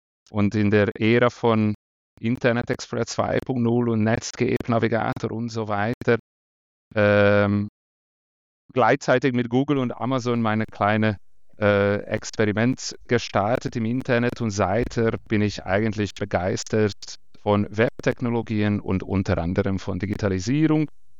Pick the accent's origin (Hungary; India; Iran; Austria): Hungary; moved away as an adult; now in Switzerland; Ich komme ursprünglich aus Ungarn, wo ich aufgewachsen bin und studiert habe. Und mittlerweile seit 15 Jahren wohne, lebe und arbeite ich in der Schweiz